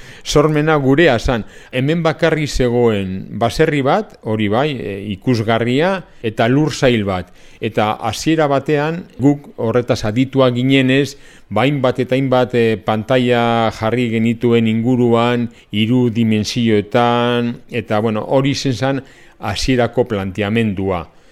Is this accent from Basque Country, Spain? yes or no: yes; Bilbao, Basque Country, Spain; born there; now in Durango, Spain